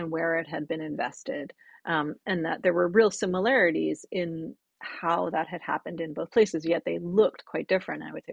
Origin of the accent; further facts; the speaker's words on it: New York, United States; Yeah, I mean, I would say, okay, so as a New Yorker, I was always, to be a certain extent, a little bit of a fish out of water in California.